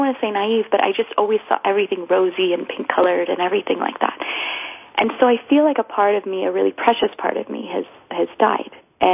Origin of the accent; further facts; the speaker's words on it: Zurich, Switzerland; I'm from Zurich.